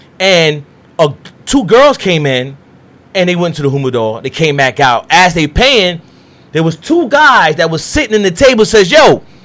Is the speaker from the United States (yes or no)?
yes; New York City, New York, United States; Is that because I'm from New York City and Brooklyn that we're...